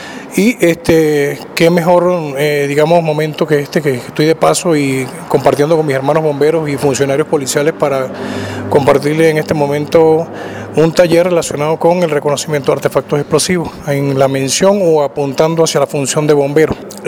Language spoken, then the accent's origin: Spanish; Venezuela; now in Argentina; estoy ingresando a Argentina, procedente de Venezuela. Todos saben la problemática que está ocurriendo en mi país en este momento.